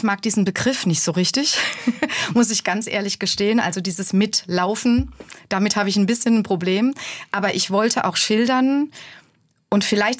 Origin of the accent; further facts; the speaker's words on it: Dossenheim, Baden-Württemberg, Germany; weil ich komme aus der Kurpfalz. Das sind kurpfälzische traditionelle Rezepte.